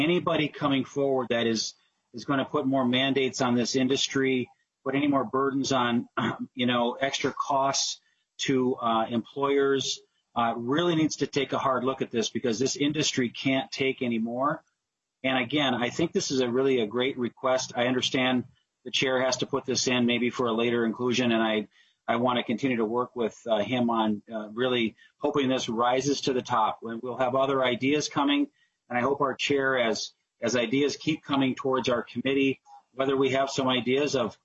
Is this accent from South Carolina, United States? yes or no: yes; South Carolina, United States; As a hospitality guy myself, and my hometown is Aiken County, I know the effects up there have been way longer extended